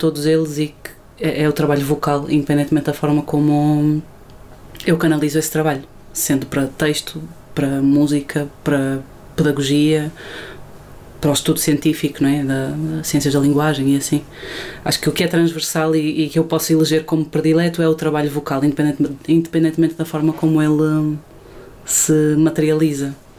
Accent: Braga, Portugal; tenho 28 anos, sou de Braga.

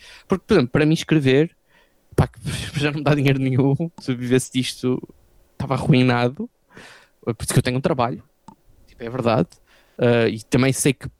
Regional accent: Cocoxães, Portugal; eu vou dar um exemplo da minha terra, Cocoxães. Quando eu estava a crescer, pá, ninguém na minha escola tinha bandas.

